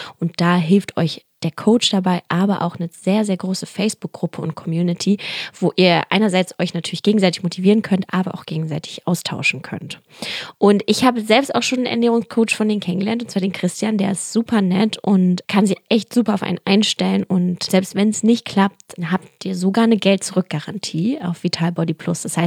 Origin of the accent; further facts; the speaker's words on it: Berlin, Germany; ich bin ja auch Berliner